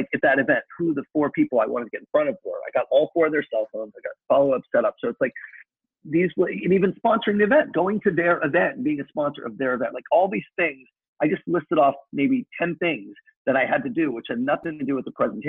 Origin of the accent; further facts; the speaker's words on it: Culver City, California, United States; he's from Santa Monica, I'm from Culver City.